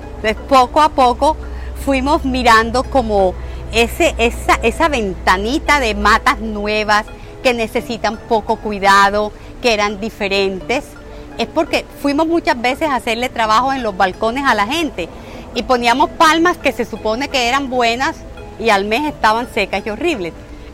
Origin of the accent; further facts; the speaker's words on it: Colombia; moved away as an adult; yo, mi esposo y yo somos colombianos. Nos vinimos de Colombia porque había una situación de mucha inseguridad.